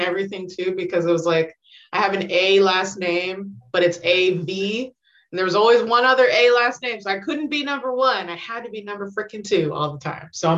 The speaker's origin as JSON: {"language": "English", "town": "Portland", "region": "Oregon", "country": "United States", "said": "I'm from Northeast Portland."}